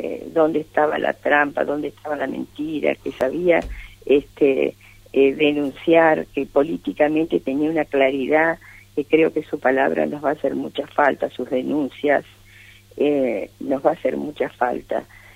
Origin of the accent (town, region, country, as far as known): Argentina